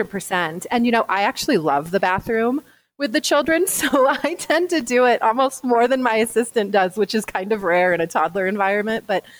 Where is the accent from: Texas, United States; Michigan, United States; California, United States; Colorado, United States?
Colorado, United States; And I grew up in Colorado, outside of Denver in the suburbs.